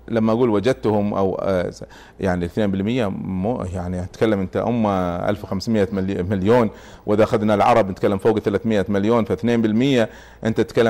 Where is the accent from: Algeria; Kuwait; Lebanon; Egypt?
Kuwait; احنا الحرارة عندنا شيء خيالي، شيء لا يطاق يعني